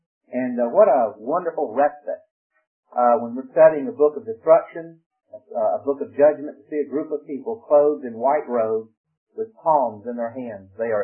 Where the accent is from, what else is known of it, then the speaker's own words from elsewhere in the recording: Georgia, United States; When I come from Georgia, in the mountains, they have a tongue.